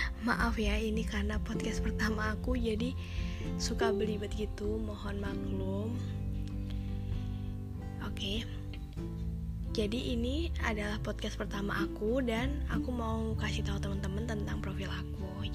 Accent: Kediri, East Java, Indonesia; born there; Aku lahir di Kediri, Jawa Timur, 14 Januari tahun 2000. Tapi tahun 2019 ini, di umur aku yang 19 tahun ini

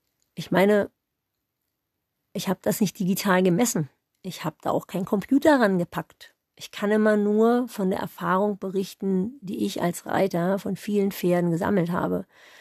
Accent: East Germany, Germany; Da habe ich als Kind wahnsinnig viel ohne Sattel geritten, weil es gab einfach mal nicht so viele Sättel und passende Sättel schon gar nicht. Jeweils bei uns im Osten.

